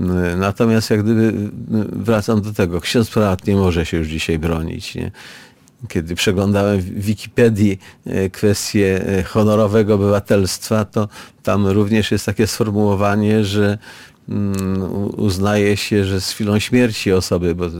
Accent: Gdynia, Pomeranian Voivodeship, Poland; ja co prawda wywodzę się z Gdyni

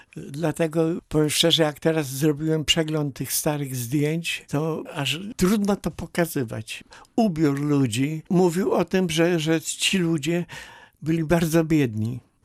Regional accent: Warsaw, Masovian Voivodeship, Poland; w szpitalu Dziesiątka Jezus w Warszawie. Mieszkałem na ulicy Towarowej, to jest ulica naprzeciwko dworca głównego w Warszawie.

